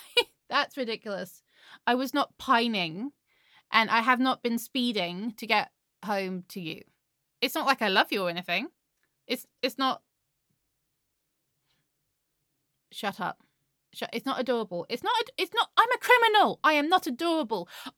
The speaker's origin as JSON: {"language": "English", "region": "England", "country": "United Kingdom", "said": "Shit, I'm English."}